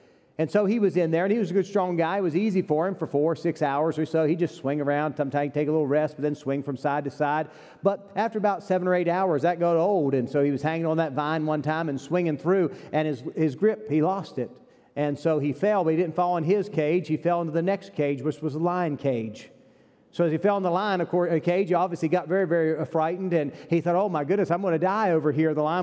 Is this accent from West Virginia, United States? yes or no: yes; West Virginia, United States; I'm from West Virginia